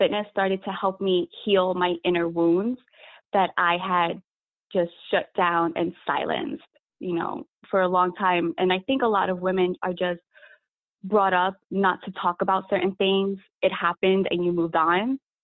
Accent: New York tri-state area, United States; Yeah, so I grew up in New York, New Jersey area, tri-state area. I've been a commuter all my life, living in Jersey, having my career and schooling in New York.

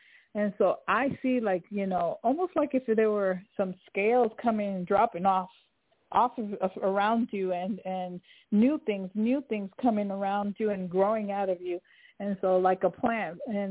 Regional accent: New York, United States; Well, I'm from New York. I'm not there.

